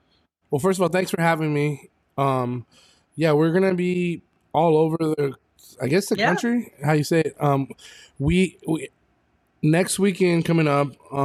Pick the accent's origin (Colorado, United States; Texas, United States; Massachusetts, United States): Texas, United States; San Antonio; I grew up playing mariachi in San Antonio